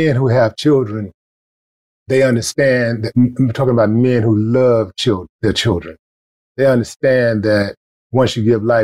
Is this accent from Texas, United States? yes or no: yes; Houston, Texas, United States; Because I'm from Houston, so we take our food seriously.